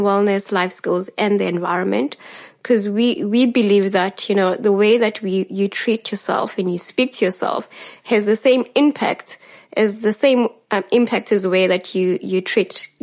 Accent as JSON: {"language": "English", "town": "Guguletu", "region": "Western Cape", "country": "South Africa", "tie": "born or raised there", "said": "I grew up in Guguletu, which is very similar to what Yola, you know, explained about her community."}